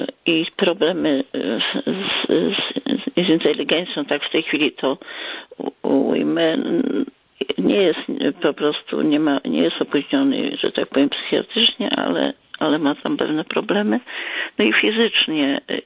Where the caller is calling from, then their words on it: Bydgoszcz, Kuyavian-Pomeranian Voivodeship, Poland; Ja, z Bydgoszczy.